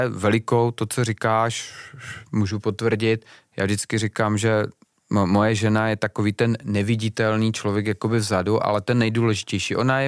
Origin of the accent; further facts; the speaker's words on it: Olomouc, Olomouc Region, Czechia; Bohužel u nás v Olomouci tohle slovo znamená, že ti někdo vynadá, jo?